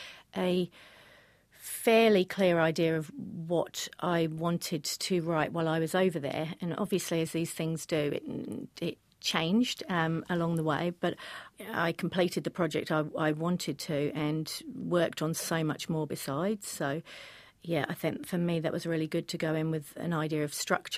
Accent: New Zealand; And it's great when you say to people, hi, I'm over here from New Zealand.

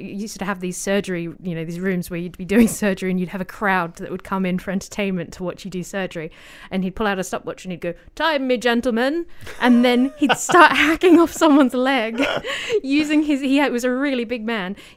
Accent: Australia; because I'm Australian, this was a very big news story

